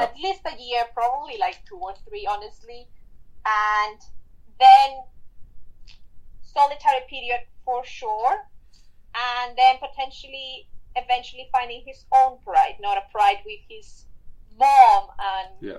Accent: Spain; English is a second language; I'm originally from Spain.

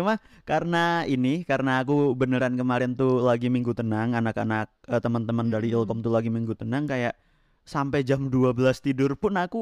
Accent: Magelang, Central Java, Indonesia; Nah kalau aku kan anak Magelang asli ya.

